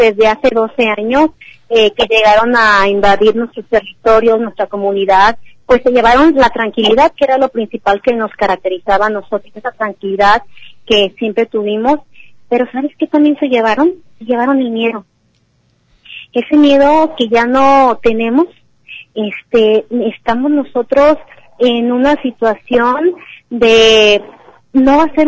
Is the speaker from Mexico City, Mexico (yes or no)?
no; Temaca, Jalisco, Mexico; Somos 300, 400 los que hay en Temaca, somos jaliscienses, somos parte de este estado.